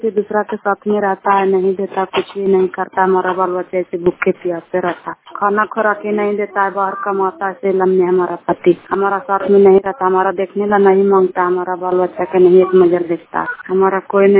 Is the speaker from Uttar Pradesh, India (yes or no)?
no; Belchhi, Bihar, India; मैं बेलछी के रहने वाला हूँ … बेलछी से बोलते हैं।